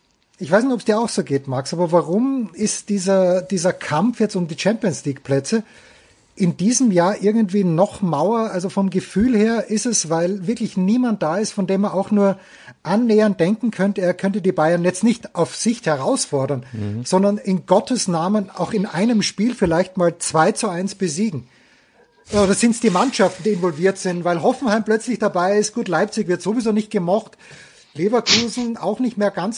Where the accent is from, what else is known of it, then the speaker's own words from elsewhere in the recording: Austria; Jan, irgendwie lacht mir das Herz als Österreicher.